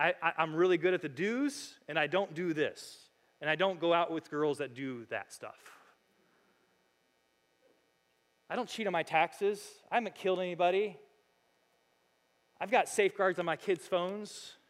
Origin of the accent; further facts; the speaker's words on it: United States; I'm an American. I grew up in a Christian country.